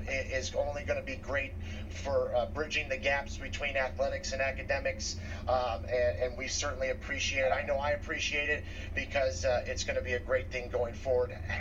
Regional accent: Midwest, United States; I grew up in the Midwest.

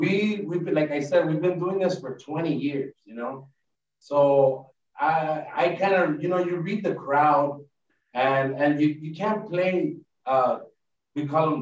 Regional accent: Los Angeles, California, United States; We were raised in East LA, you know what I mean? We come from the barrio, you could say.

